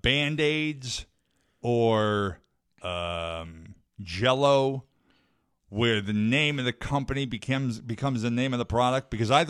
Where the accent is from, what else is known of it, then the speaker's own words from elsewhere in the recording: Georgia, United States; I'm from Georgia, but all my friends live in Springfield.